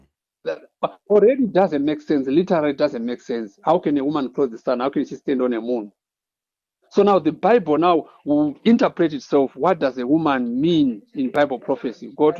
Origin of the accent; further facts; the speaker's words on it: Zimbabwe; For example, I'm from Zimbabwe.